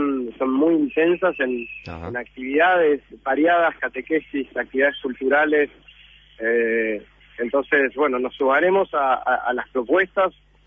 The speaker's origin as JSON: {"language": "Spanish", "country": "Uruguay", "said": "a nosotros como jóvenes uruguayos."}